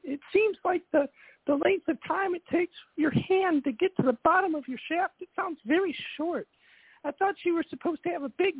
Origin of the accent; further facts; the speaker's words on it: Boston, Massachusetts, United States; also born or lived in California; I'm from East Boston, actually. I love Boston. I moved out here from California, where I actually worked in film for a little bit.